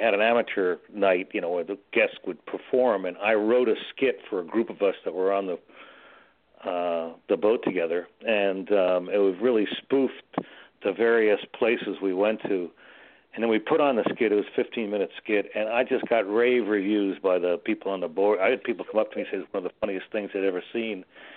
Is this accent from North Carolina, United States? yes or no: no; Miami, Florida, United States; moved away as an adult; also born or lived in New York; now in California, United States; I was actually born in New York, and then I grew up in Miami. Went to school at the University of Florida, but then I moved out here a long time ago, over 50 years ago